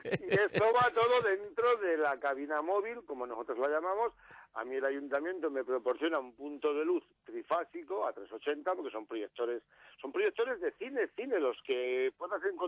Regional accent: Galicia, Spain; yo de hecho soy gallego, o sea, mis padres andaban por Galicia, pues yo nací por allí

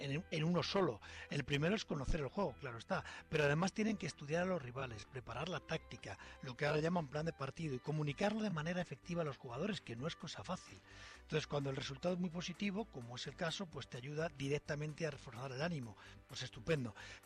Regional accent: Madrid, Community of Madrid, Spain; primero creo que debemos felicitarnos como madrileños

